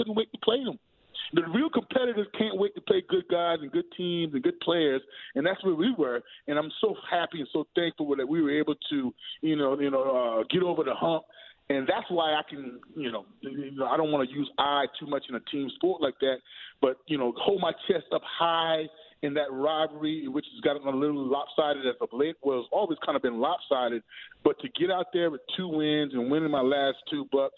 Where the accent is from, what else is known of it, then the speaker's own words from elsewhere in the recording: South Carolina, United States; I'm from South Carolina, so I didn't grow up trying to, you know, not wear red.